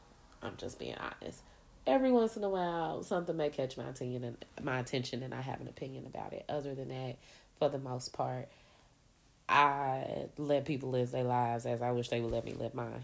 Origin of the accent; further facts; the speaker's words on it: Indianapolis, Indiana, United States; I am from Indianapolis, Indiana, aka Naptown, aka Napganistan.